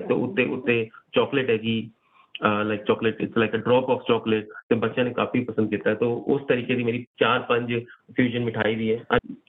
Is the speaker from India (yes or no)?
yes; Uttar Pradesh, India; because ਮੈਂ UP ਤੋਂ belong ਕਰਦਾ, ਯੂਪੀ ਲਾਈਕ ਲਖਨਊ ਕੈਪੀਟਲ ਹੈਗੀ ਯੂਪੀ ਦੀ